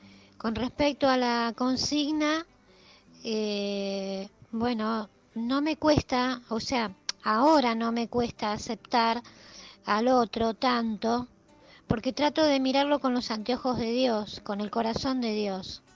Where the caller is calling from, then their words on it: Buenos Aires Province, Argentina; de Aedo, provincia de Buenos Aires.